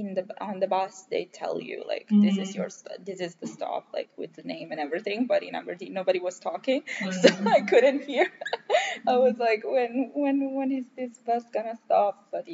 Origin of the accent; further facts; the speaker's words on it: Italy; I was prepared for worse because I came from Italy